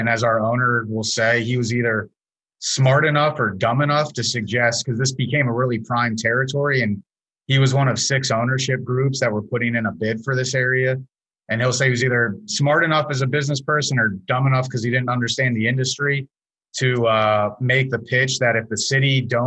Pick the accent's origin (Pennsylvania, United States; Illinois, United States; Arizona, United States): Pennsylvania, United States; Philadelphia; And I'm originally from Philadelphia. So came down to South Carolina.